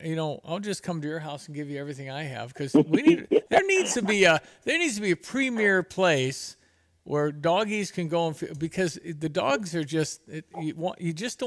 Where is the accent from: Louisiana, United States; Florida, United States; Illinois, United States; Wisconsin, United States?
Illinois, United States; Philo; Troy was a German Shepherd. We grew up in Philo with Troy.